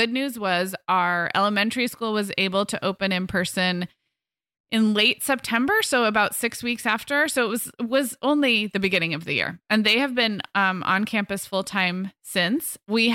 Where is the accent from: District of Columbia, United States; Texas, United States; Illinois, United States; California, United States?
California, United States; Santa Barbara; we moved our family back to my hometown in July.